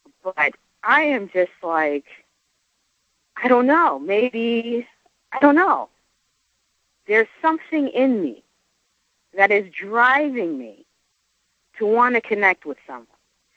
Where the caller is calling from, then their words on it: New Jersey, United States; I'm calling from New Jersey.